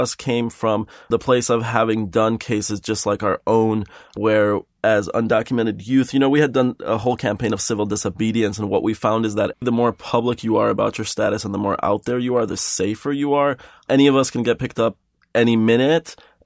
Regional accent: Iran; I'm gay and from Iran.

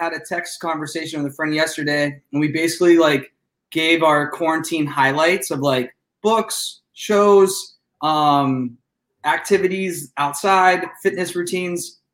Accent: Youngstown, Ohio, United States; Right. I'm from Youngstown, remember?

